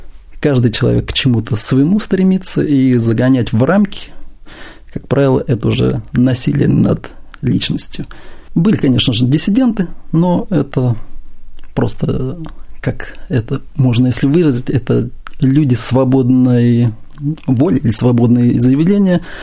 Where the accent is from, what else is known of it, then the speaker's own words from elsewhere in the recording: Uryupinsk, Volgograd Oblast, Russia; Я приехал из очень известного москвичам города Урюпинска. Но это считается неофициальной столицей глубинки, как многим известно. Есть такой город в Волгоградской области.